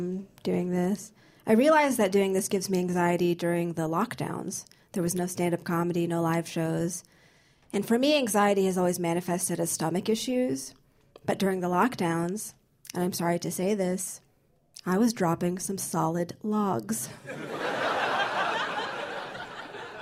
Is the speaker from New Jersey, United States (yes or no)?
yes; New Jersey, United States; I understand, because I'm from New Jersey.